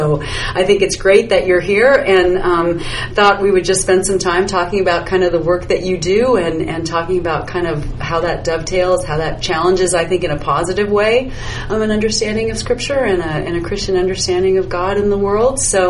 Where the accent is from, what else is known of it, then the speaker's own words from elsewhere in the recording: Colorado, United States; but I am from Colorado, and Colorado is like the home of my heart.